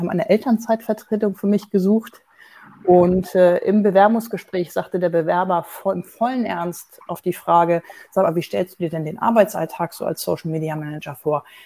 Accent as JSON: {"language": "German", "region": "Hamburg", "country": "Germany", "said": "ich komme aus Hamburg"}